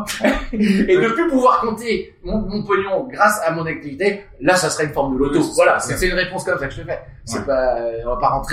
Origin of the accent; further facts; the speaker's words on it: Nantes, Pays de la Loire, France; c'est du café-théâtre dans une ville qui s'appelle Nantes. C'est là d'où je viens